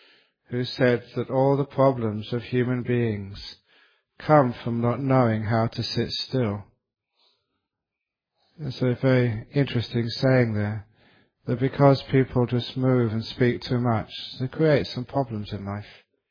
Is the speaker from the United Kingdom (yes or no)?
yes; London, United Kingdom; as a kid growing up in London, which was a very, very noisy city.